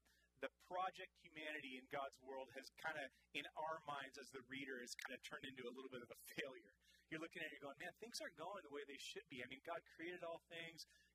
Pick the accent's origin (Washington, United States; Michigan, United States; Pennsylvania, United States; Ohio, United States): Washington, United States; Seattle; I'm okay. I'm from Seattle, and that's who I am, right?